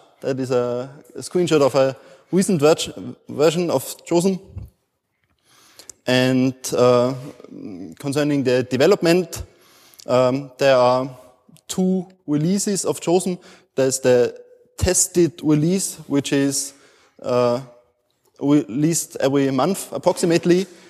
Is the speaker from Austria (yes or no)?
yes; Austria; I'm from Austria